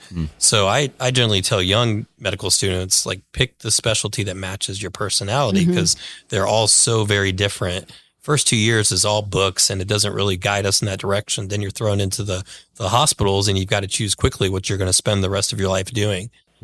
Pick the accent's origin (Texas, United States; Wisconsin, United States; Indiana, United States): Texas, United States; Lubbock; In Lubbock, Texas.